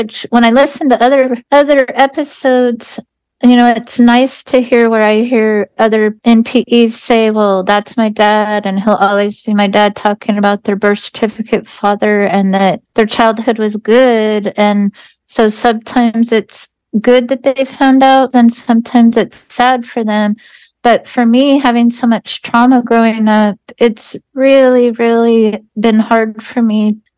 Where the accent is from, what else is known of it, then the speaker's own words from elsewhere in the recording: California, United States; I am from Northern California, and I am 58 years old.